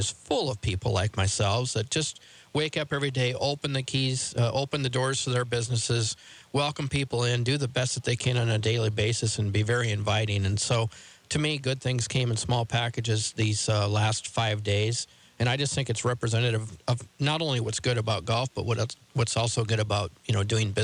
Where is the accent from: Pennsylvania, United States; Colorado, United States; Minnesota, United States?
Minnesota, United States; Lake Benton; also born or lived in Valley City, North Dakota; And I have the same thing when I go back to my hometown of Lake Benton or my birthplace of Valley City, North Dakota.